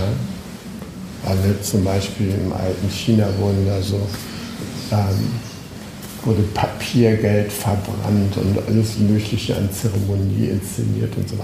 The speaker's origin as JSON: {"language": "German", "region": "Schleswig-Holstein", "country": "Germany", "said": "Ich komme aus Schleswig-Holstein und da gibt es so eine Redensart"}